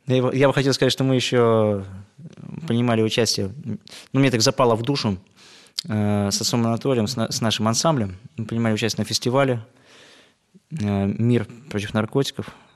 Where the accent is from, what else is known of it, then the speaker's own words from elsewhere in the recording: Tosno, Leningrad Oblast, Russia; Мы ехали из моего родного города Тосно.